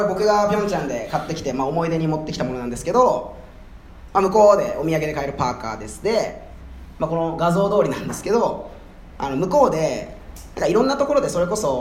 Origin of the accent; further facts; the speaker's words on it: Shonan, Kanagawa, Japan; 僕も地元の湘南で僕の友達は結構ヤンキーとかギャルとかが多いんですけど